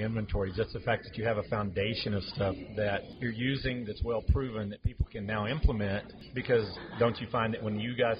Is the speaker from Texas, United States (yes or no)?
yes; Texas, United States; Now I'm from Texas, so we use average daily attendance as our funding.